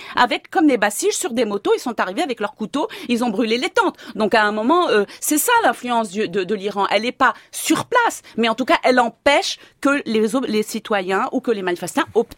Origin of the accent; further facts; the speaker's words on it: France; Et je suis française, pas libanaise.